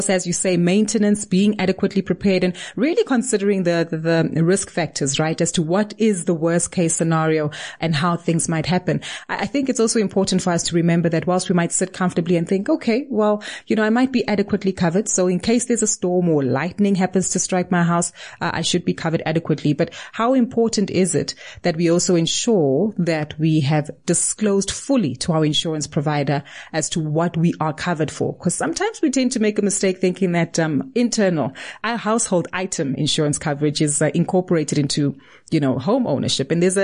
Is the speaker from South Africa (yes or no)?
yes; South Africa; bring it closer to home for us as South African homeowners here